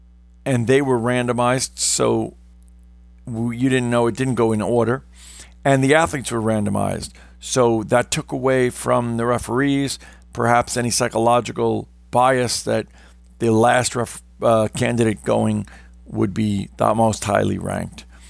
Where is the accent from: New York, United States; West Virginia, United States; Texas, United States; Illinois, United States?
New York, United States; New York City; I come from New York City metro area.